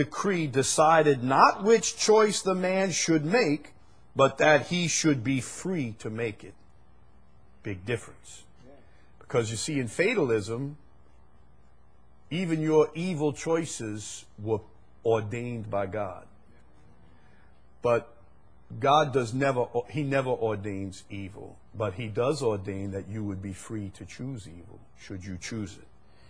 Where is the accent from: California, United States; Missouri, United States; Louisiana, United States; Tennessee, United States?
Louisiana, United States; Chalmette; I'm kind of a simple guy. I'm from Chalmette.